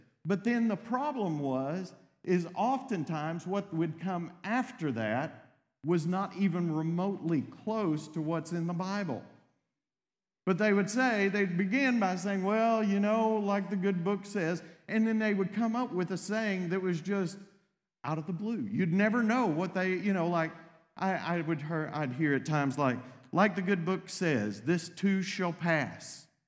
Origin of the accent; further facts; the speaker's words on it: Texas, United States; So I grew up in East Texas.